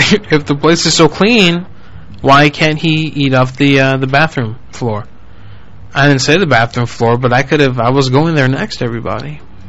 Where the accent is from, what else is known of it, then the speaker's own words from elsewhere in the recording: Orlando, Florida, United States; born there; I wasn't born in Puerto Rico. I was born in Orlando. I wasn't born in Puerto Rico